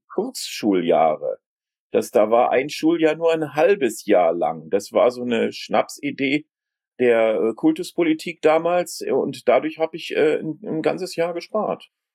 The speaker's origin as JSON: {"language": "German", "town": "Mainz", "region": "Rhineland-Palatinate", "country": "Germany", "tie": "born there", "also_born_or_lived": "Frankfurt / Bochum / Hamburg / Canada", "said": "Also ich bin viel in Deutschland rumgekommen, schon als Kind, weil meine Eltern waren sehr reiselustig und geboren in Mainz, also kein Bayer, auf jeden Fall nicht. Und dann in Frankfurt, dann in Bochum, dann in Hamburg"}